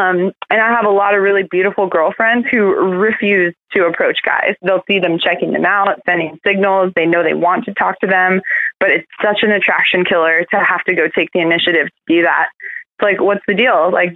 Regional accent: California, United States; Yeah, I grew up in the Bay.

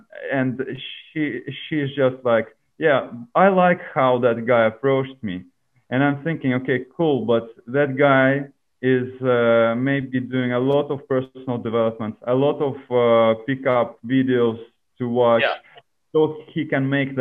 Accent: Australia; now in Estonia; As I was coming from Australian background in that sense, I tried doing it here, and it's a little bit uncomfortable.

